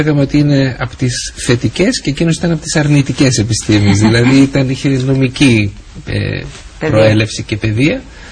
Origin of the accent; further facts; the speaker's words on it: Thessaloniki, Central Macedonia, Greece; Ήμουν από τη Θεσσαλονίκη, πήγαινα στο Άγιον Όρος